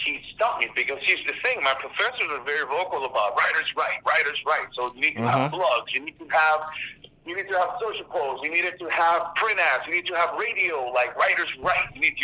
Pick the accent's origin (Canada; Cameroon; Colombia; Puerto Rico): Puerto Rico; It's an extension of everything I loved about growing up in Puerto Rico.